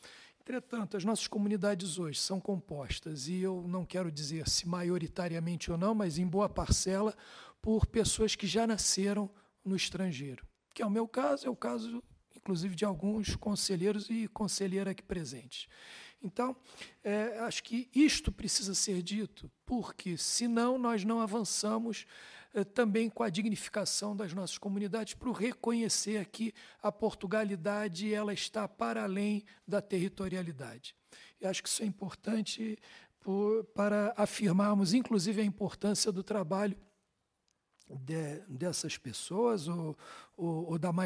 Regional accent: Rio de Janeiro, Brazil; born there; eu já nasci no Rio de Janeiro, mas a minha família, ou ela é transmontana ou é de Viseu.

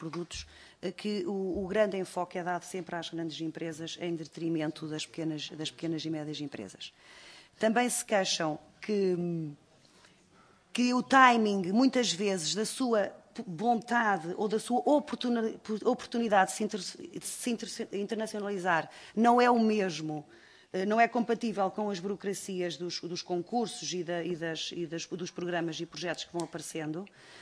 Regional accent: Aveiro, Portugal; eu sou de uma região altamente industrial, eu sou do Distrito de Aveiro

